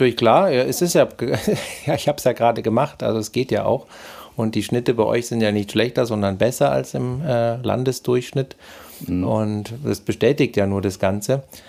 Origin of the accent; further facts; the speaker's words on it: Augsburg, Bavaria, Germany; Bei uns in Augsburg